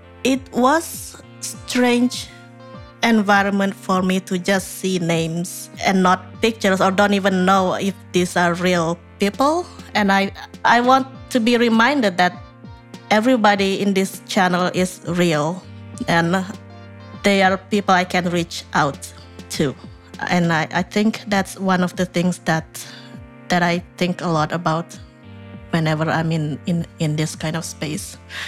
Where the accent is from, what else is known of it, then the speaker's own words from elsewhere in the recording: Indonesia; moved away as an adult; now in Canada; So I moved to Canada more than 20 years ago in 2000. I came from Indonesia. Yeah, as soon as I graduated from high school, I came here and stayed around.